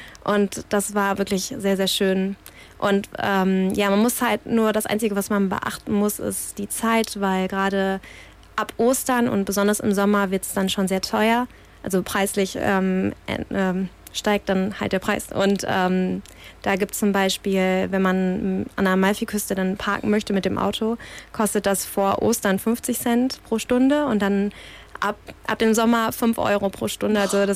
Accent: Germany; für mich als Deutsche, war es komisch, wenn man im Bus stand und direkt jemanden neben sich hatte

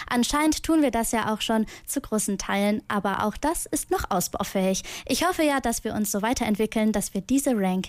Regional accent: Cologne, North Rhine-Westphalia, Germany; Das freut mich als Kölnerin natürlich total

